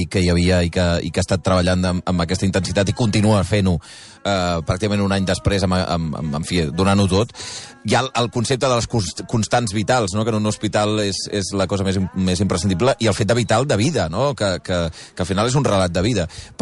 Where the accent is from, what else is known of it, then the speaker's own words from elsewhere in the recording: Sabadell, Catalonia, Spain; això sí que com a sabadellenca et dic, quin orgull que diguis això, eh?